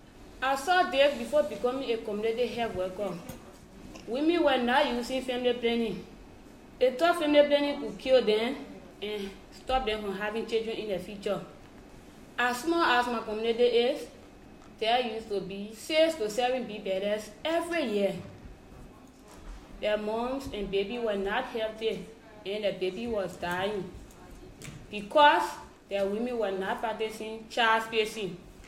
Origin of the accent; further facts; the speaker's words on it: River Cess County, Liberia; I'm from Rosas County in Liberia. I am a community health worker. I live in a far off community